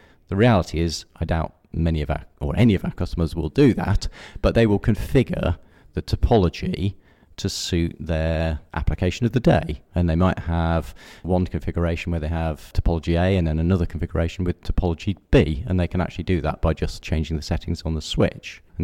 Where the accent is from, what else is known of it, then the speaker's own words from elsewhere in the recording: United Kingdom; So I come, obviously, probably detected from my accent, from the UK, so I'm an alien.